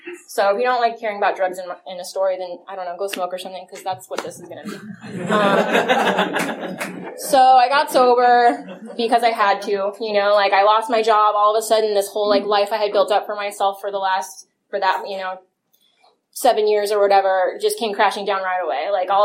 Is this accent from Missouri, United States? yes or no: no; San Jose, California, United States; I'm from San Jose.